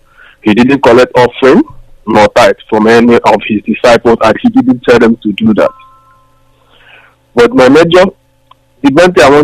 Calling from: London, United Kingdom; I'm calling from London.

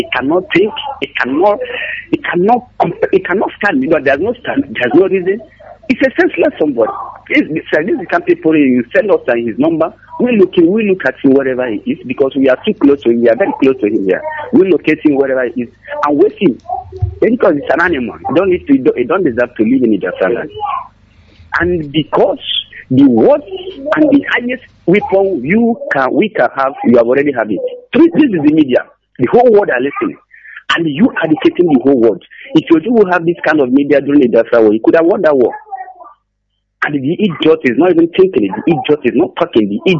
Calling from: Canada; I'm calling from Paul Anita, Canada, number 6.

